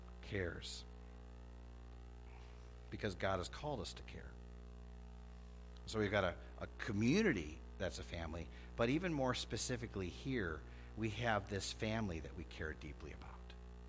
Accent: Chicago, Illinois, United States; My hometown, Chicago, my heart breaks over the constant killing that is going on in the streets there.

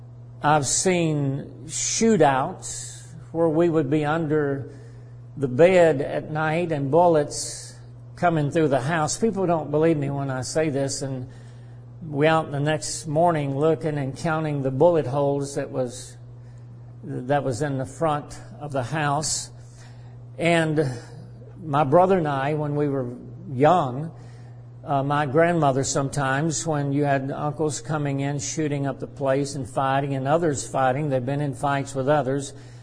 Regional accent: Tennessee, United States; also born or lived in Elyria, Ohio / Los Angeles, California; My childhood, I was born in Elyria, Ohio. At 3 years of age, moved to Los Angeles, California. And at 4 years of age, moved to Tennessee. It's where I and my brother grew up. I grew up on a farm, a small farm, 50 acres

